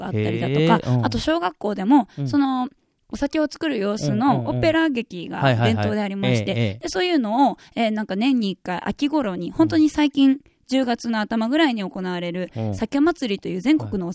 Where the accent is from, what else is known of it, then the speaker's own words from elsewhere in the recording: Higashihiroshima, Hiroshima, Japan; now in Shiga, Japan; 私があの今実家が滋賀なんですが、もともと広島県の東広島市西条町というところで生まれ育ってまして、